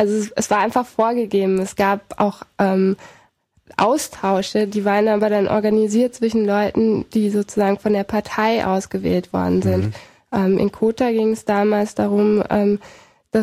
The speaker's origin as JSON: {"language": "German", "town": "Mainz", "region": "Rhineland-Palatinate", "country": "Germany", "lives_now": "Berlin, Germany", "said": "Nee, ich komme aus Mainz und bin auch erst seit 5 Jahren in Berlin."}